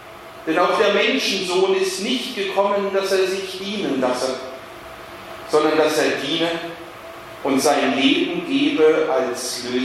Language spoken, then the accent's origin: German; Baden-Württemberg, Germany; Ich bin im Schwäbischen groß geworden